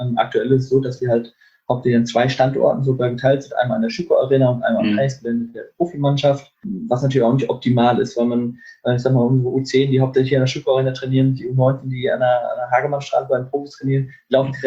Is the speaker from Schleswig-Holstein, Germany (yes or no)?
yes; Lübeck, Schleswig-Holstein, Germany; now in Bielefeld, Germany; In der Tat fahre ich gerne in meinen Heimatort zurück. Ich wohne hier in Bielefeld auch, aber fahre gerne mal in den Bereich Lübeck zurück